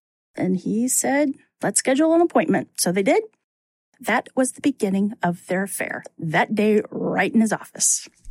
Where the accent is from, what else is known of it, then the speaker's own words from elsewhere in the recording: New Jersey, United States; I'm from Jersey.